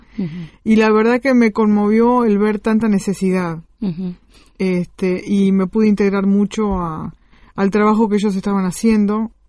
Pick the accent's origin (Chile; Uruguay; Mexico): Uruguay; Sí, uruguaya.